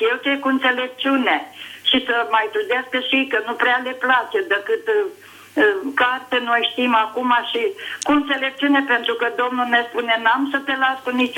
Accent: Dâmbovița, Romania; Sunt o bunică din Dâmbovița, 81 de ani.

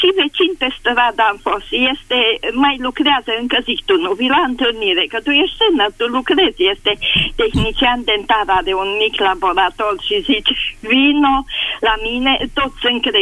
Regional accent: Deva, Hunedoara County, Romania; că eu sunt din Deva

